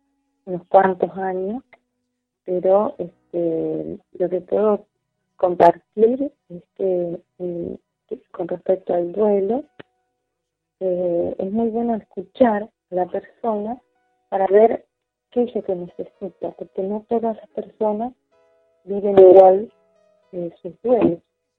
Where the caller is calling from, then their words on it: Reconquista, Santa Fe, Argentina; de Reconquista.